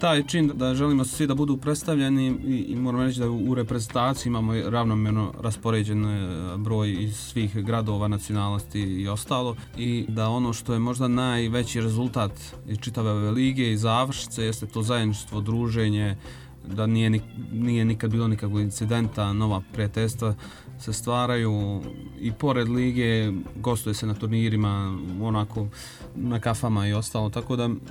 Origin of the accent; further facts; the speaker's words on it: Brčko, Brčko District, Bosnia & Herzegovina; mi iz Brčkog smo povukli najviše što se tiče same organizacije, promocije, marketinga, saradnje, komunikacije i sve ostalo